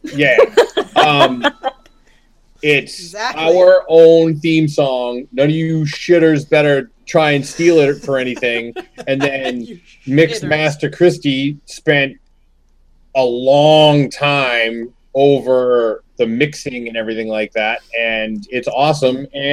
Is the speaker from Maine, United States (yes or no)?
yes; Maine, United States; And it's all going to go down in my home state of Maine.